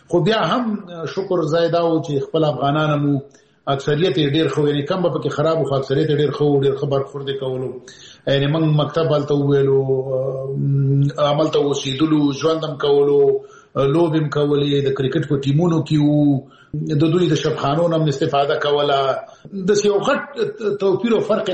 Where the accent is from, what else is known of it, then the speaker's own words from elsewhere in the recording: Peshawar, Khyber Pakhtunkhwa, Pakistan; زه پېښور کې د اول صف نه نیولې تر دولسم پورې مالته درس ویلی دی. نو زه د پېښور سره شاید دی زیات افغانان داسې وي چې دومره بلد نه وي لکه زه چې په پېښور کې څومره بلد دی، او پېښور کې څومره وخت تېر کړی دی.